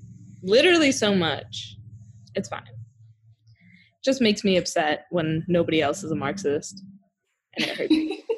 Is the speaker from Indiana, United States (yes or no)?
no; New Jersey, United States; Yeah, I'm also from Jersey, don't know how Pennsylvania.